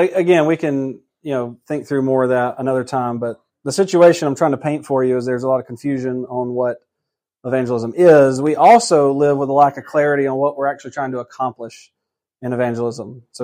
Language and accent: English; Georgia, United States; I remember growing up in Georgia one time in a church, there's this pastor that visited, and he was a traveling preacher.